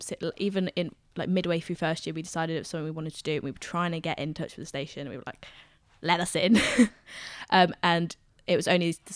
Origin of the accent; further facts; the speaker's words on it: London, United Kingdom; she's from Manchester and I'm from London.